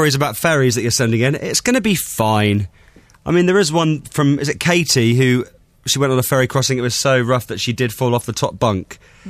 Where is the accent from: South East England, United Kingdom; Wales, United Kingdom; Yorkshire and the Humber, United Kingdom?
South East England, United Kingdom; Southampton; like in my hometown of Southampton, it says, "Welcome to Southampton, twinned with Le Havre in France."